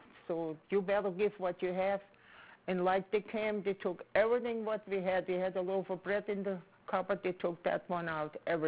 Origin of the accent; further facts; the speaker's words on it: South Russia, Russia; A German, oh yeah.